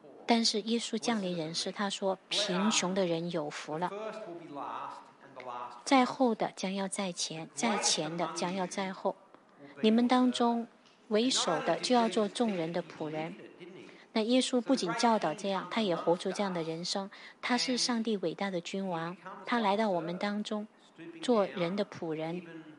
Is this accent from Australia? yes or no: yes; Australia; 因为我们澳洲人呢会同情，会喜欢那些失败者或者弱势群体